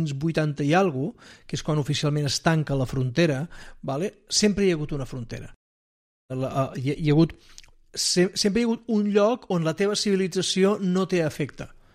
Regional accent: Olot, Catalonia, Spain; jo el que recordo quan era petit a Olot, sempre estava en oblí plovia

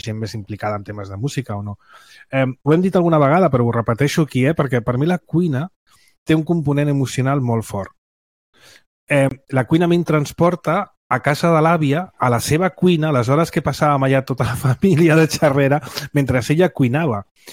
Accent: Saldes, Catalonia, Spain; jo m'he passat molta part de la meva infantesa i adolescència a Saldes, al Pedraforca.

